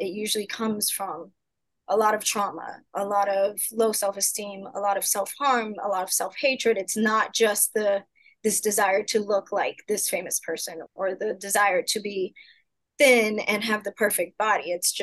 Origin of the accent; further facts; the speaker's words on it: Miami, Florida, United States; I'm a licensed mental health counselor, grew up in Miami my whole life